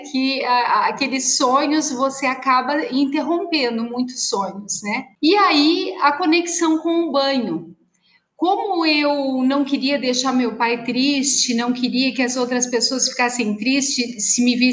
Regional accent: Vacaria, Rio Grande do Sul, Brazil; Bom, eu sou gaúcha, eu sou da Serra Gaúcha, de uma cidade chamada Vacaria.

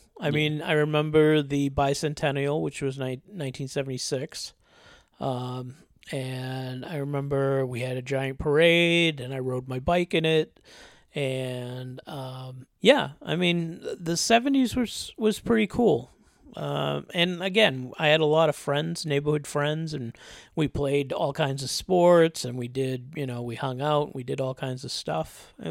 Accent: Derry, New Hampshire, United States; born there; find out I was born in Derry, New Hampshire. So all my life I thought I was born in Methuen, and I was actually born in Derry

